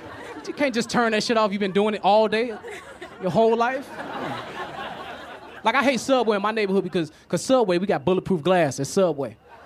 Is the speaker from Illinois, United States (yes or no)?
yes; Chicago, Illinois, United States